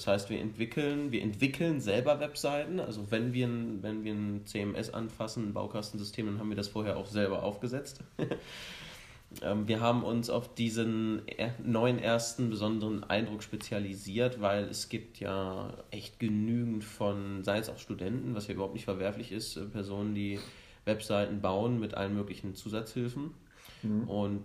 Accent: Rinteln, Lower Saxony, Germany; bin ich schon durch meine Heimatstadt, durch Rinteln da gedümpelt

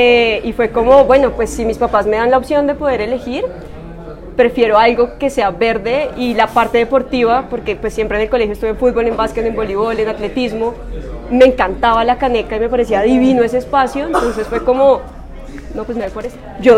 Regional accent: Bogotá, Colombia; Y nací en Bogotá, okay. Sí, mis papás también nacieron en Bogotá, somos bien rolos.

